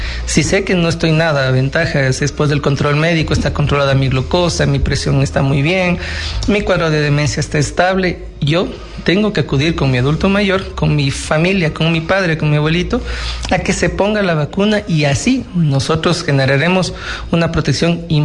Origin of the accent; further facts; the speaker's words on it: Ecuador; nosotros a veces como latinos o como ecuatorianos somos muy buenos para actuar cuando pasó